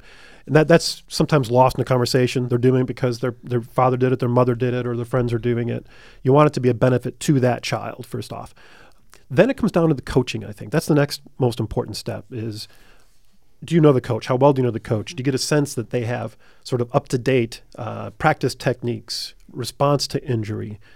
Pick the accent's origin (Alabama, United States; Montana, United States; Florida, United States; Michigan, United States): Michigan, United States; Detroit; I grew up playing hockey in Detroit.